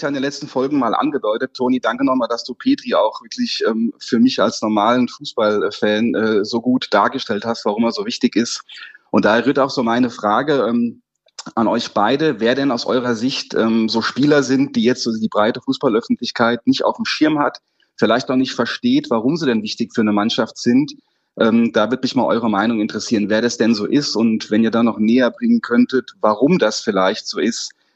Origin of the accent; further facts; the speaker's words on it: Pfungstadt, Hesse, Germany; ich komme aus Pfungstadt ursprünglich, das heißt, es ist in der Nähe von Darmstadt